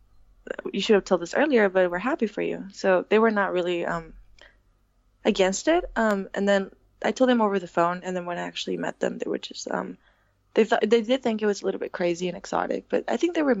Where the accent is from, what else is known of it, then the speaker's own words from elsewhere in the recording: El Paso, Texas, United States; also born or lived in Mexico; For the most part, I was born in El Paso. I lived there most of my life. I did spend some time in Mexico, in middle school. I spent 2 years.